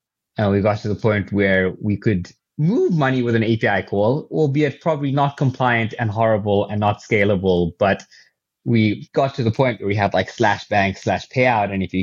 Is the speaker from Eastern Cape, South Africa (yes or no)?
no; Pretoria, Gauteng, South Africa; also born or lived in Durban; now in Cape Town, South Africa; So I am a South African born and bred, born in Durbs. I grew up in Pretoria, and then I came to study in Cape Town and fell madly in love with Cape Town and have never left.